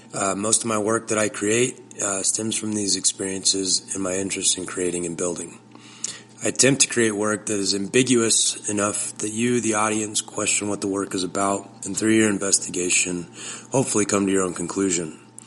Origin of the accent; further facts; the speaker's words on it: Kansas City, United States; also born or lived in Arizona; I grew up in Kansas City. I spent a number of years in Arizona, and now I teach in Georgia.